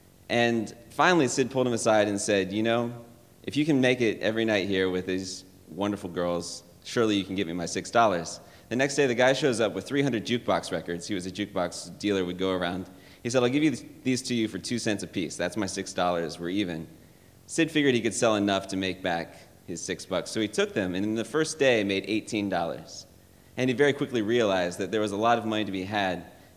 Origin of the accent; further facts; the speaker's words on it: Dayton, Ohio, United States; to Dayton, Ohio, my hometown, to record the very first King record in 1943.